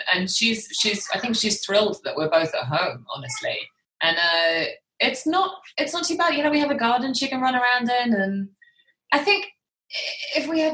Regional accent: United Kingdom; accent: British; I think because of my accent, because I'm, you know, I'm the anomaly in my family. I'm the one with the British accent.

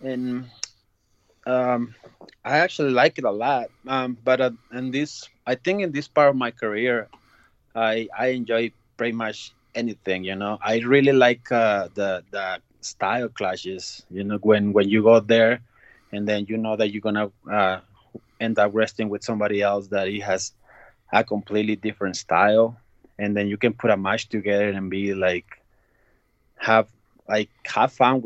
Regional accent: Ciudad Juarez, Chihuahua, Mexico; I was growing up in Mexico, in Juarez, is that's border town with El Paso.

